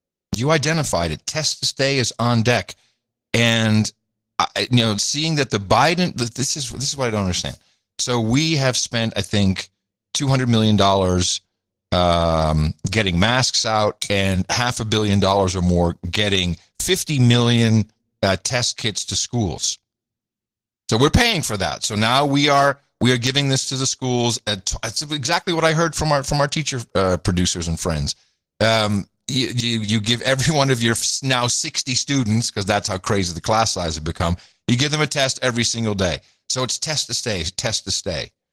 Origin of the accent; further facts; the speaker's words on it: Netherlands; when I was growing up in the Netherlands